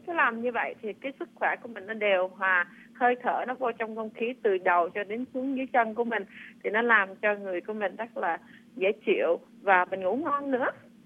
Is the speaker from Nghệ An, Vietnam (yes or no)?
no; Huế, Thừa Thiên Huế, Vietnam; now in United States; Tại trước mình người Huế thì cái bưởi mà kiểu thanh trà mà giống như mình làm gỏi đó